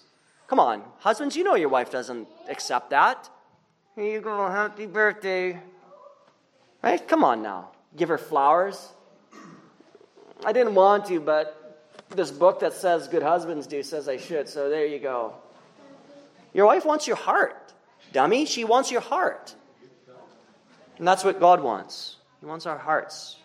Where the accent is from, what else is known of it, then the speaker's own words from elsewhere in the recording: Canada; And I'm not from the States. I'm not from Minnesota. I don't know where all the signs are. And I was barely going over, and that fiend, or that just cop, I mean, He gave me a ticket. No mercy. He wasn't like, hey, I see you're from Canada